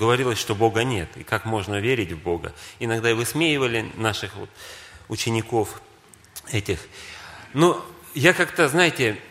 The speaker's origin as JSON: {"language": "Russian", "town": "Novosibirsk", "region": "Novosibirsk Oblast", "country": "Russia", "said": "я из Новосибирска, как и было представлено"}